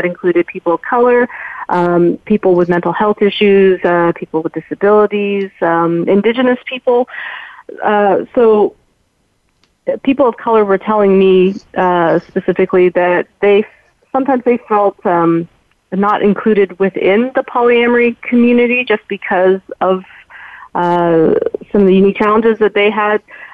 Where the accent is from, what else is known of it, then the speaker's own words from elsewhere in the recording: Canada; just because I am Canadian.